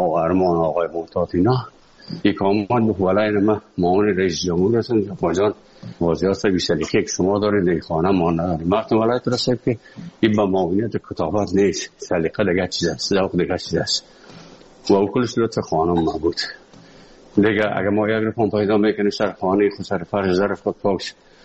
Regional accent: Afghanistan; moved away as an adult; also born or lived in Moscow; از افغانستان برامدیم آمدیم سه مسکو 4 سال مسکو

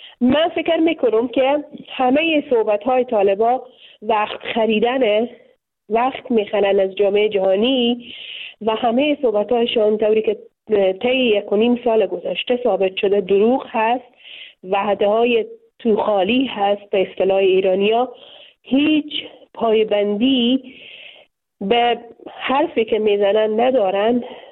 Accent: Afghanistan; اکثرا مسلمان از افغانستان هستیم، به خانواده های مسلمان در یک خانواده های سنتی که ارزش ها و باورهای دینی فرهنگی و اجتماعی خود خود داشته ما بزرگ شدیم

